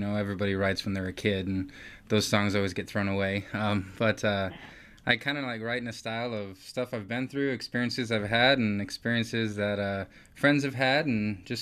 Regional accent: Spearfish, South Dakota, United States; I know Spearfish and Rapid City, I'm from Spearfish.

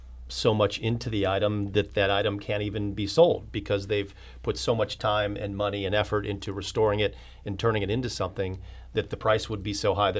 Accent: St. Louis, Missouri, United States; I'm from St. Louis. I love this city

